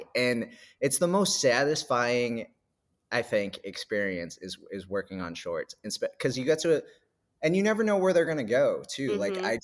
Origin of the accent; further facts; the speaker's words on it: New Hampshire, United States; And I grew up in New Hampshire, and this organization's like in the East Coast, like New Hampshire, Massachusetts area.